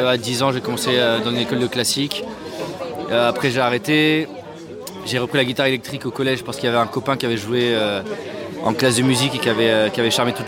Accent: Marseille, Provence-Alpes-Côte d'Azur, France; born there; Je suis né à Marseille

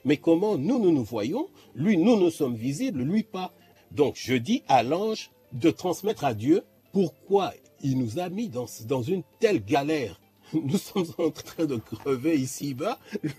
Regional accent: DR Congo; à la rencontre d'autres cultures africaines, mais qui sont venues s'implanter chez nous.

